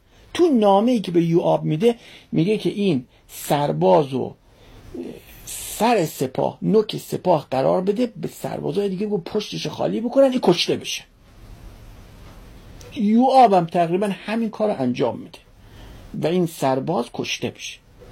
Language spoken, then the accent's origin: Persian; Iran; گفتم من ایرانیم.